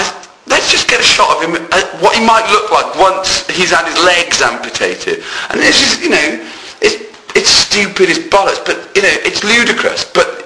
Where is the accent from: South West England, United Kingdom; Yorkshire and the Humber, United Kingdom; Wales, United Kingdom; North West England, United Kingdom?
Wales, United Kingdom; I don't know if it forms my comedy that much, being Welsh, because I must admit I don't.